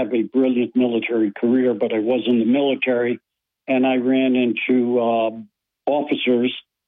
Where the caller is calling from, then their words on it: Binghamton, New York, United States; from Binghamton, New York.